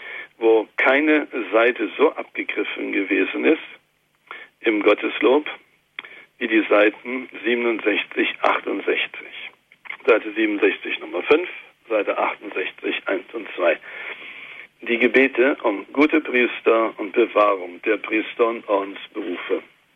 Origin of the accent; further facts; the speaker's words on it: East Germany, Germany; jetzt kommen wir immer aus der DDR, müsst ihr ja mitwissen, ne? Das ist ja so die Hauptzeit, die ich so erlebt habe.